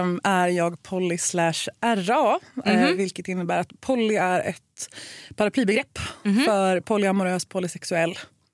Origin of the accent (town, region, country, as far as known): Värmland, Sweden; accent: Stockholm; also born or lived in Norway